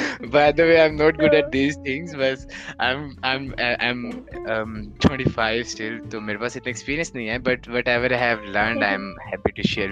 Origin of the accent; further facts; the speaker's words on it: Pakistan; now in abroad; जैसे हम पाकिस्तानी हैं, हम इंडियंस एक दूसरे के साथ दोस्त बन सकते हैं